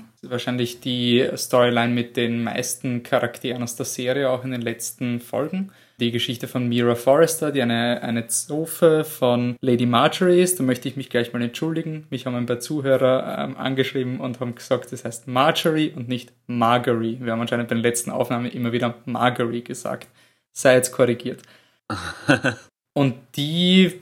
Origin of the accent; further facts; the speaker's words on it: Austria; Ja, wir kommen aus Österreich